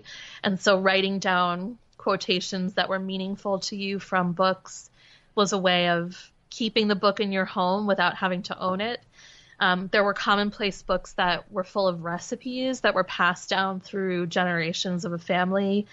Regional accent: Demarest, New Jersey, United States; now in New York, United States; Yeah, I grew up in New Jersey, then went to college in Pennsylvania, then moved to the city, New York, right after college.

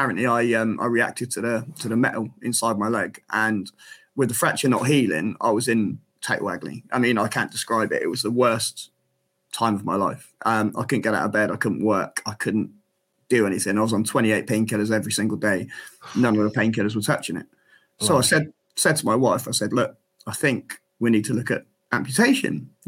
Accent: Frome, South West England, United Kingdom; I started playing cricket when I was six, back in my hometown club called Froome Town Cricket Club in Somerset.

